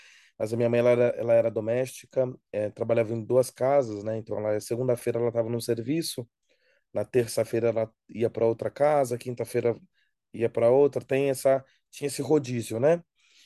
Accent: São Vicente, São Paulo, Brazil; Eu sou da periferia de São Vicente, na Baixada

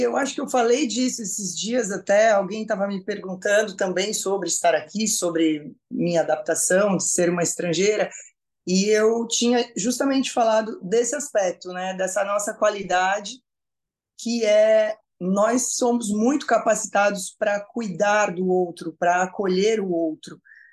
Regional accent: Brazil; Que é o meu chip, eu sou brasileira.

